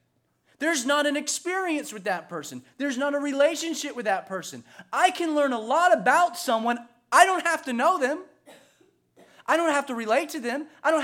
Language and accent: English; the South, United States; There are some of us that know a lot of things, especially growing up in the South, about Jesus.